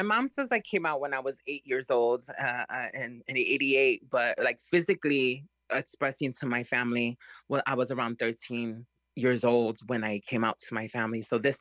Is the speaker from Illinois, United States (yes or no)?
yes; Chicago, Illinois, United States; You know, I grew up in Chicago, through Pilsen, through Cicero and Little Village